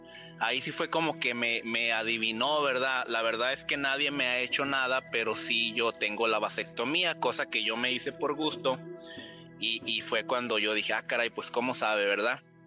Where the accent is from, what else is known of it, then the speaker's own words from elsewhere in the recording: Durango, Mexico; vivía yo en Durango, de donde soy originario. Y ya había vivido aquí y luego me fui por un tiempo